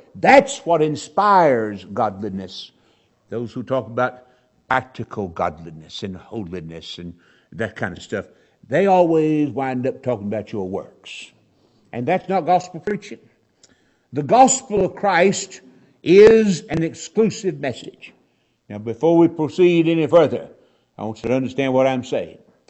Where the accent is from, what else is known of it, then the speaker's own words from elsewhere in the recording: North Carolina, United States; I was down in North Wilkesboro, North Carolina, near my hometown